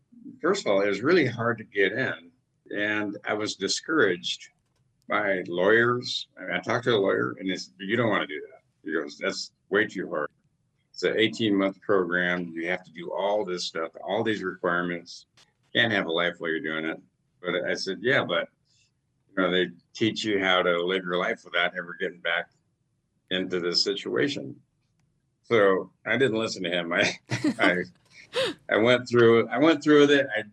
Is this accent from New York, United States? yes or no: no; Alaska, United States; I was born and raised here in Alaska, and my family, you know, I'm a product of divorce, and my father was an alcoholic.